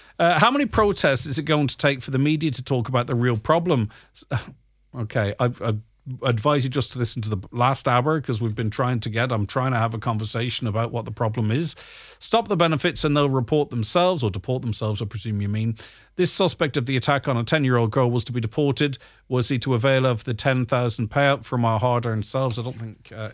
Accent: Letterkenny, County Donegal, Ireland; My hometown, Letterkenny, and every town in Ireland has been completely changed forever by government incompetence.

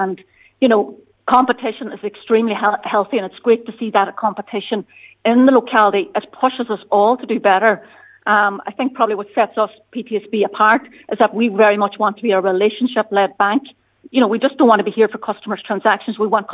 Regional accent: Ulster, Ireland; given that I'm from Donegal, born and bred, that's extremely important in Donegal

